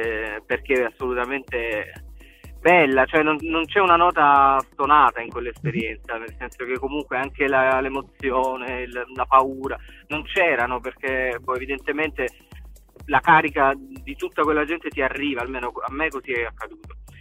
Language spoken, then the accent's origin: Italian; Vicenza, Veneto, Italy; born there; io sono nato a Vicenza